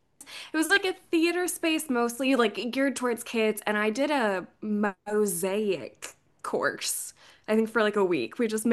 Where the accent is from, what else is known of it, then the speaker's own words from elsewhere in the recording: Montgomery Village, Maryland, United States; talking about summers where we grew up in Montgomery County, Maryland. What was the impact? So, in Montgomery Village, swim team was huge.